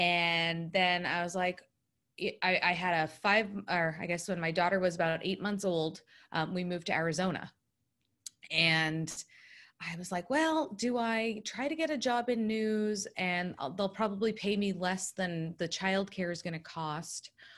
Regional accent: Canada; moved away as an adult; also born or lived in United States; I grew up in Canada. And when I graduated from college, I ran away to LA because I was the only one in my family who was born in the US.

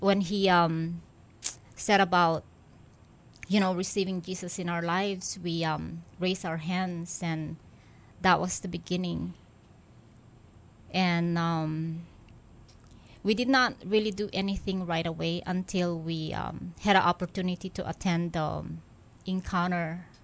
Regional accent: Philippines; I was really young, and I grew up in the Philippines, so everything is very traditional.

